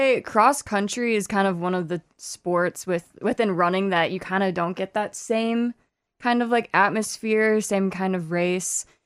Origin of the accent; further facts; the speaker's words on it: Farmington, Minnesota, United States; so I'm from Farmington, Minnesota.